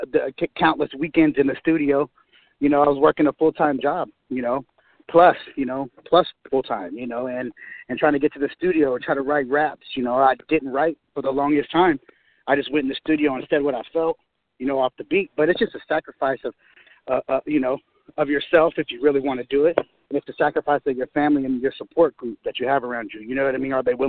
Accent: Sacramento, California, United States; I'm from Sacramento. I'm from the West Coast. So we really never fucked with nothing Midwest or the East Coast.

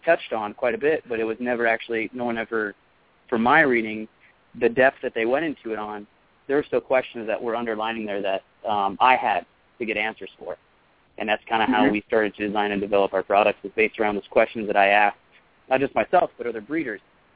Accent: Arizona, United States; Well, I was actually born and raised in Arizona, and anybody who's been to Arizona knows that there's a wide variety of reptile species that's here.

